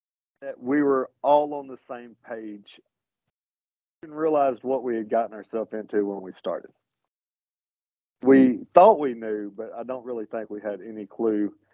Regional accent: Alabama, United States; because it's in Alabama. I'm from Alabama.

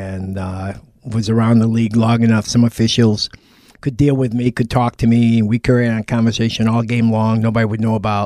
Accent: Canastota, New York, United States; I grew up in Canastota, New York. And it's a small little Italian village.

